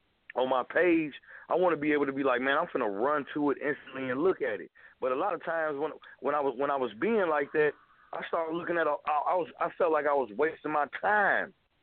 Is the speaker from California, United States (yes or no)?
yes; Oakland, California, United States; I'm from Oakland